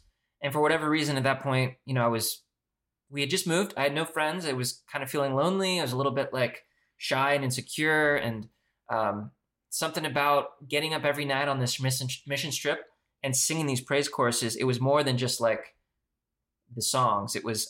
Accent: Wheaton, United States; I'm originally from Wheaton, where you're currently recording this from, Curry.

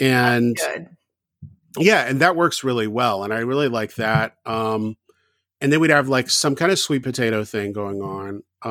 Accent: the South, United States; Growing up in the South, ours was based on cornbread.

